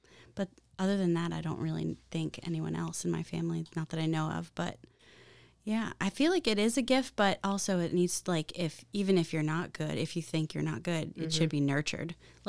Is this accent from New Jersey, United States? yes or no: yes; New Jersey, United States; people have told me they don't know that I'm from New Jersey, usually.